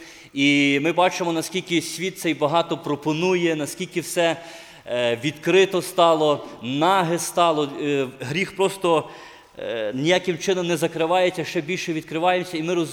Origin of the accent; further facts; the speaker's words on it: Lviv Oblast, Ukraine; now in Lubny, Ukraine; Сам я з Львівщини, трудимося з дружиною на Полтавщині, таке є місто Лубни, може ви чули. Ми вже там місіонерами 6 років з дружиною поїхали з Львівщини і трудимося там.